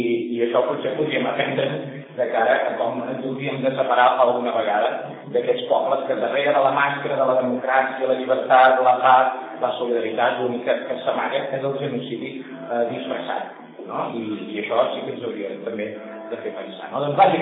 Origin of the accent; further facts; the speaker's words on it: Arenys de Munt, Catalonia, Spain; jo vinc d'Arenys de Munt, Arenys de Munt